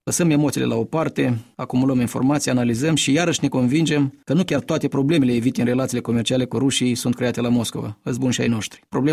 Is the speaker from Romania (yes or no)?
no; Mingir, Hîncești District, Moldova; cu ce mă duc la primul sunet din satul meu de Baștină